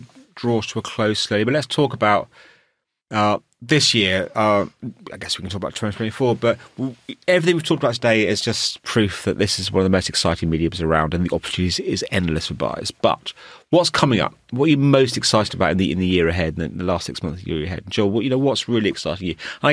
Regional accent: London, United Kingdom; I grew up in London, going up the tubes, looking at the posters

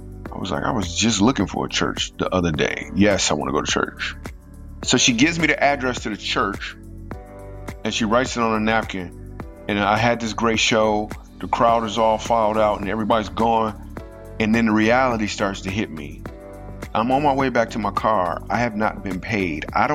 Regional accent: Michigan, United States; moved away as an adult; now in New York City, United States; I moved to New York City from Michigan, and on New Year's Eve of 2000, it was about to turn to 2001, and I remember doing a show at Mark Ridley's Comedy Castle in Detroit.

